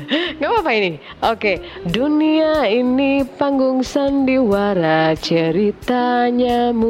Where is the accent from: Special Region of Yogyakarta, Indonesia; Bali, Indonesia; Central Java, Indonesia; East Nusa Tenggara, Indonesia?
Special Region of Yogyakarta, Indonesia; Yogyakarta; saya dari Jogja.